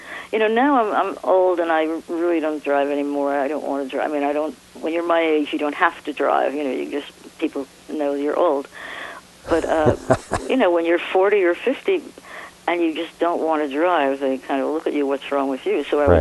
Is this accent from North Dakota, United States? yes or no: no; Brooklyn, New York, United States; my background is East European Jews, and that's what I grew up with in Brooklyn.